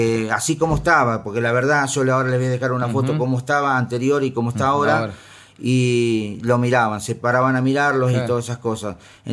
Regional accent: Ituzaingó, Buenos Aires Province, Argentina; soy de Ituzaingó, pero esto, antes de venir vivía a 4 cuadras del obelisco enfrente del Ministerio de Desarrollo Social.

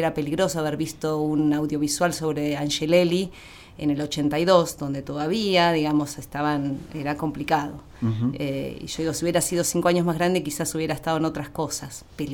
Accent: Buenos Aires Province, Argentina; el primer grado en Capital Federal, después nos mudamos a provincia de Buenos

